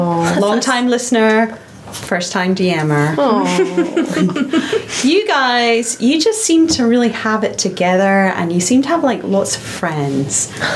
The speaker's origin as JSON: {"language": "English", "region": "Northern Ireland", "country": "United Kingdom", "lives_now": "Scotland", "said": "I come from, well, Northern Ireland originally, and then I moved over to Scotland."}